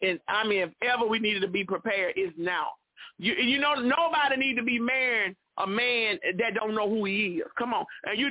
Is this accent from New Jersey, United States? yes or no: no; Mobile, Alabama, United States; I don't always tell the people where I'm from, but I am from Mobile, Alabama, and we are building kingdom families in these last and evil days.